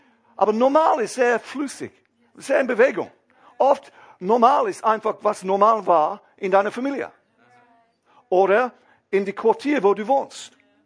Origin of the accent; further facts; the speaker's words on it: South of England, United Kingdom; German is a second language; Er ist vom Norden, ich bin vom Süden. Ja? Und das ist kein Englisch.